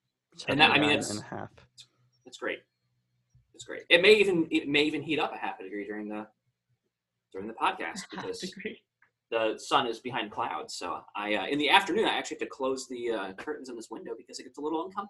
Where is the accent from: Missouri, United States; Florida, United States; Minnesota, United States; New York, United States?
Florida, United States; I feel like you probably both have the same thing that I got growing up in Florida, right?